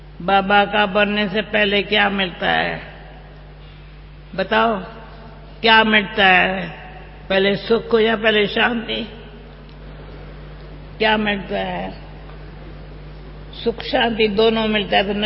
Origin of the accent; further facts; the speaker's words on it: India; भारत, मैं भारत से आई हूं तो नमस्ते करेंगे।